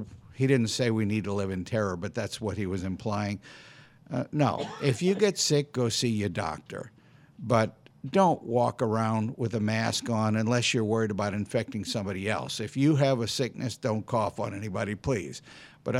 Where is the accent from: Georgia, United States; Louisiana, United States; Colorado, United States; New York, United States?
Louisiana, United States; New Orleans; Well, you and I live in Jefferson Parish, but I grew up in Orleans. I was here until I graduated high school, and it really grieves me to see what she's done to the city.